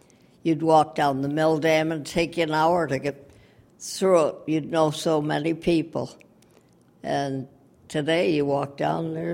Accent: New York, United States; I came from the Finger Lakes region of New York.

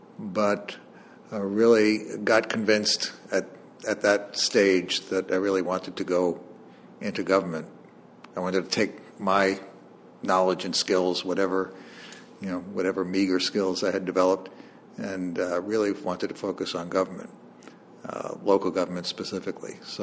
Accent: Flushing, New York, United States; Well, I was born in Flushing, New York. It's in the borough of Queens in New York City, and raised there. My parents grew up on the Lower East Side of Manhattan. Their parents came to Ellis Island in the teens from Italy.

